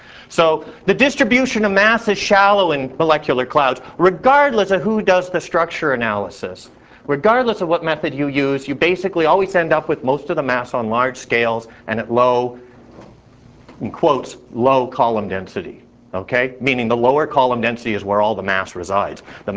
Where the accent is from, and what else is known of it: Canada